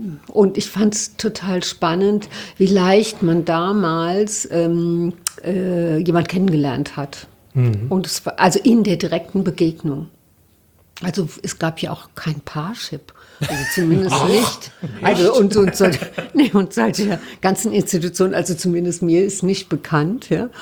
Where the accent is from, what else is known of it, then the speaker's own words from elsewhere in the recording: Mainz, Rhineland-Palatinate, Germany; meine Freundin ist aus Wiesbaden und ich bin aus Mainz